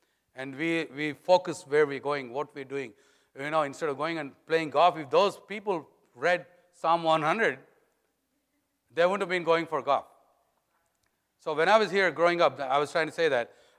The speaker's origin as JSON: {"language": "English", "country": "India", "accent": "Indian English", "lives_now": "United States", "said": "Although I was from India, I flew straight into Texas, so that made me a Texan."}